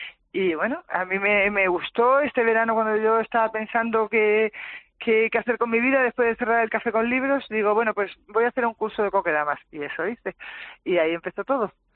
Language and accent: Spanish; Málaga, Andalusia, Spain; yo soy de Málaga